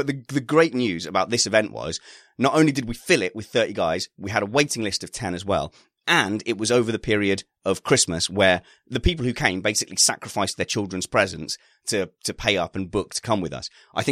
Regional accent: United Kingdom; That feels exactly the same as a Brit

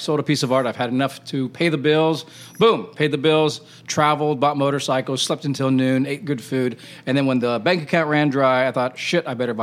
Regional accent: Hawaii, United States; also born or lived in India / Wisconsin; And then I loved Arizona because I was from Hawaii, and I'd just come from living in India and Wisconsin.

